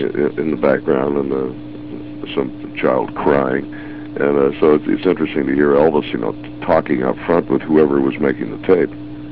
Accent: Rockwood, Ontario, Canada; also born or lived in Toronto; Well, I grew up in the village of Rockwood, Ontario, which is a little farming community of 250 people about 50 miles west of Toronto.

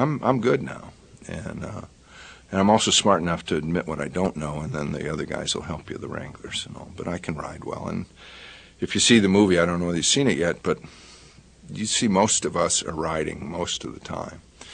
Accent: Texas, United States; And just so you know, I grew up in Texas. And I've always wanted to be in a big Western

